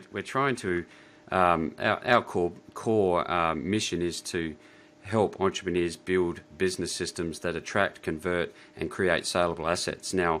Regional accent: Australia; As an Australian, I simply did was switched out the American dream for the Australian dream.

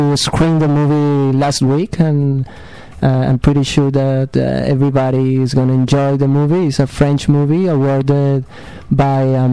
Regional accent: Colombia; moved away as an adult; now in New Zealand; I'm a lawyer. I come from Colombia. I came to to New Zealand 2 years ago. I spent the whole time on Waiheke.

